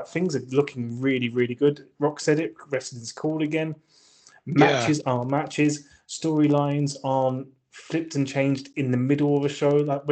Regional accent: England, United Kingdom; as an Englishman

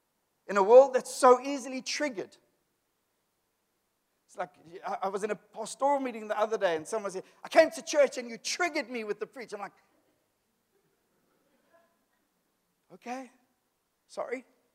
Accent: Cape Town, Western Cape, South Africa; I come from Cape Town. We have furries in Cape Town.

